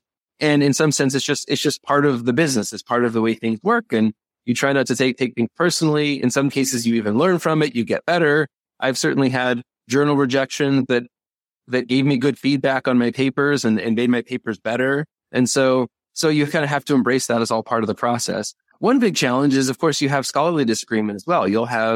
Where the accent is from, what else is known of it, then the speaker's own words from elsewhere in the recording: San Diego, California, United States; I grew up in San Diego and he took the class to the Salk Institute for biological research.